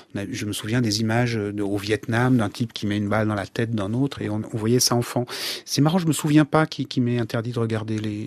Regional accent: Wallonia, Belgium; quand j'étais jeune, en Wallonie, on n'avait pas envie d'apprendre le flamand.

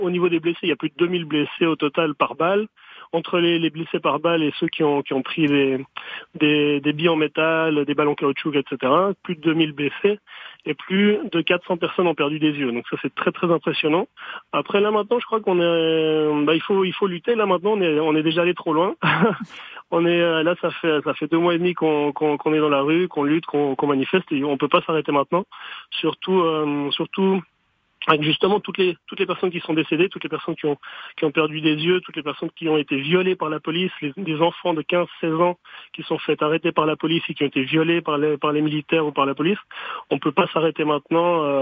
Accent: Lausanne, Vaud, Switzerland; nous, on est suisse et chilien, notre père est suisse, notre mère chilienne, et on est de Lausanne en Suisse.

